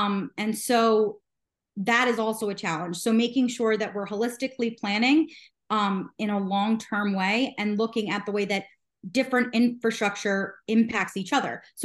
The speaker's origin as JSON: {"language": "English", "region": "New Jersey", "country": "United States", "tie": "born or raised there", "said": "I grew up in South Jersey, very near that project"}